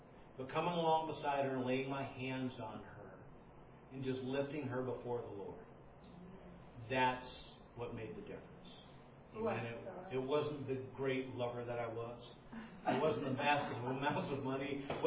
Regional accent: Slidell, Louisiana, United States

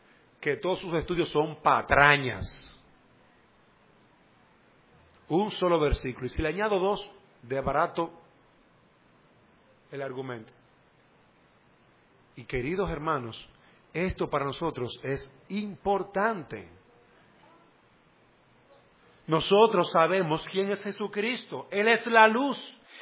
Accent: Dominican Republic; Yo soy un dominicano extraño. Yo no hago lo que hacen los dominicanos. Yo hago lo que dice Jesús en su palabra. Pero sigo siendo dominicano.

